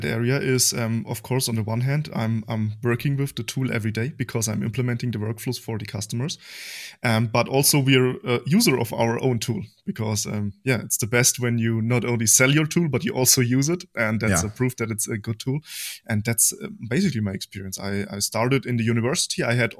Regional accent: Germany; I'm 33 years old and I'm from Germany. I'm living near Munich

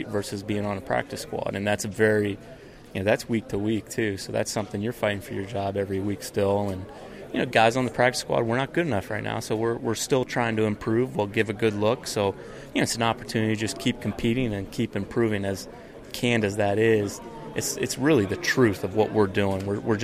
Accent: Iowa City, Iowa, United States; I'm from Iowa City, Iowa. Played football at Iowa

